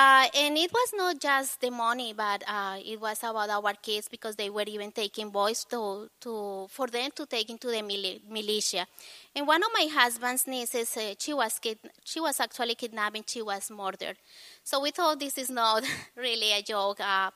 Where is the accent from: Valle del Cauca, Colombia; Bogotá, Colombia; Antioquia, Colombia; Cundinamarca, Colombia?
Cundinamarca, Colombia; English is a second language; now in United States; Yes, I came from Colombia, and I don't know what are your first thoughts about Colombia?